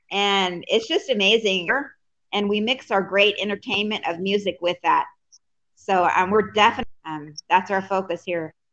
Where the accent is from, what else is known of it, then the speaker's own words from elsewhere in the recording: Yakima, Washington, United States; born there; Yes, I was born here in Yakima, Washington.